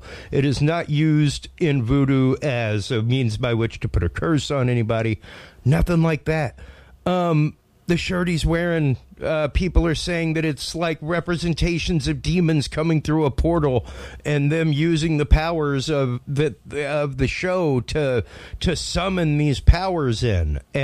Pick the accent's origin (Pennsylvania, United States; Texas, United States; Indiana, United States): Texas, United States; Houston; the former Astro World Complex in Houston, my hometown, my home amusement park.